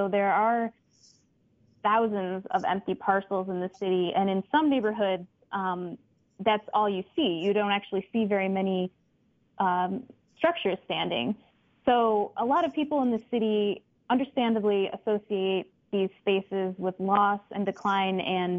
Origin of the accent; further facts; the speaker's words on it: Michigan, United States; now in Detroit, United States; So I grew up in the suburbs of Detroit, but I've actually been living in the city of Detroit for a little bit more than a decade.